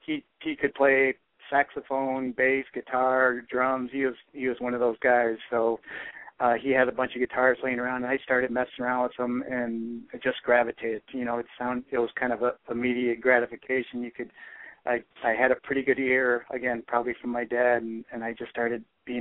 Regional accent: Bay City, Michigan, United States; I'm going back to Michigan in November to do a concert. I do in my hometown. It's called the State Theater in Bay City, Michigan, on November 23rd.

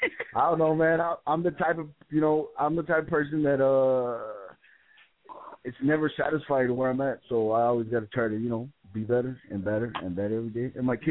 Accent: Texas, United States; I'm from Texas, chilling, listening to you guys, man.

